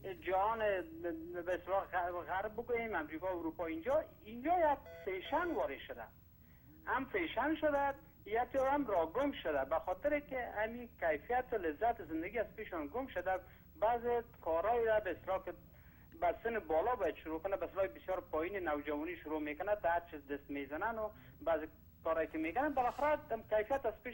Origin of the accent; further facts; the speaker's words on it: Afghanistan; برادر من یک افغان هستم برادر گل.